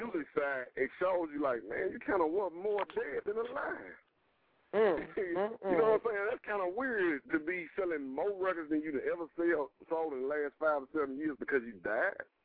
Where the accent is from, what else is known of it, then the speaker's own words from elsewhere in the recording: Mississippi, United States; you know, I'm from Mississippi … from Mississippi, you hear me?